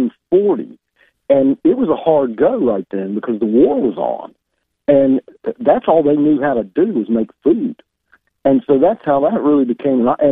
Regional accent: High Point, North Carolina, United States; because I grew up in High Point, North Carolina, and there's a place that just closed

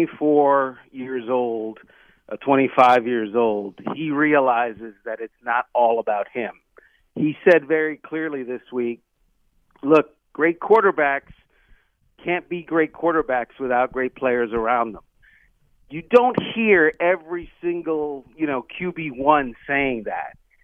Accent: Florida, United States; Dalvin Cook is from South Florida, and I'm from South Florida

